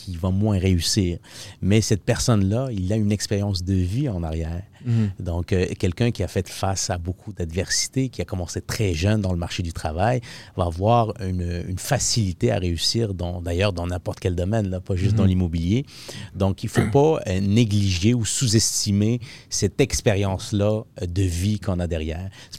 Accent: Morocco; born there; moved away; moi, je suis né au Maroc, Donc, puis on est arrivé ici avec notre famille en septembre 2002.

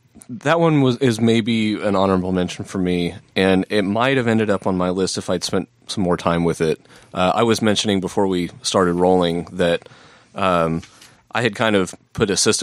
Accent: Dallas, Texas, United States; That one was kind of cool for me because it's like he's from the Fort Worth area, which is, you know, I grew up in Dallas.

